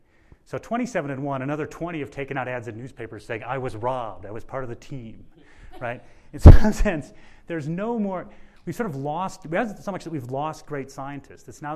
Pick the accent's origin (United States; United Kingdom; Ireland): United States; Michigan; cost my home state, Michigan, a lot of business.